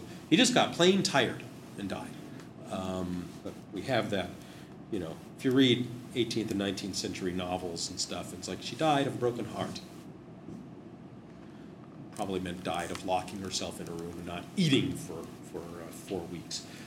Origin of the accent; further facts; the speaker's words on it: Manchester, North West England, United Kingdom; I mean, I'm from Manchester, really, but that's not quite going to work.